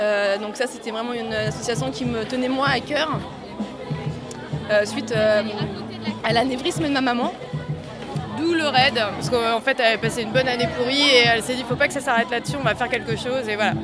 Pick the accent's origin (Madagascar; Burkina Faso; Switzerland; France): France; Chartres, Centre-Val de Loire; De Chartres, Eure-et-Loire, 28.